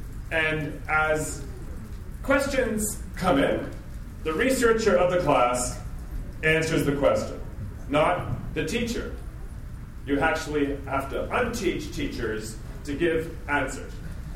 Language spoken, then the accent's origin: English; Boston, Massachusetts, United States; I don't know how to say this in a nice way that doesn't sound arrogant, but I'm from Boston and we're like this.